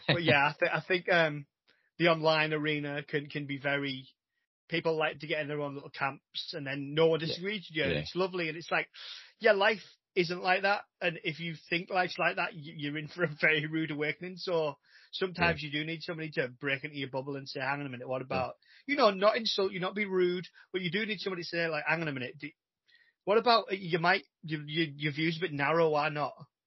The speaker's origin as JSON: {"language": "English", "country": "United Kingdom", "said": "We're all from Britain or the UK or whatever you want to call it, even though we're not all based here, but I won't get into that. So yeah, we're all from there"}